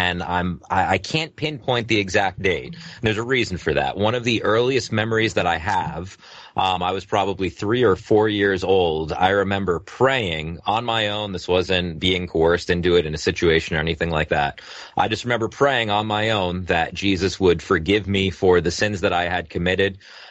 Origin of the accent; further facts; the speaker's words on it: Holtsville, New York, United States; I'm from Holtsville, New York, originally.